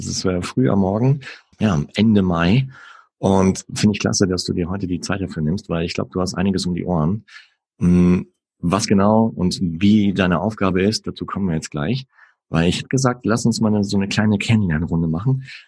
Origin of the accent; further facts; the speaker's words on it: Germany; selber Triathlet, seit Jahren Podcaster und Eventmoderator und wie du hörst, komme ich aus Deutschland.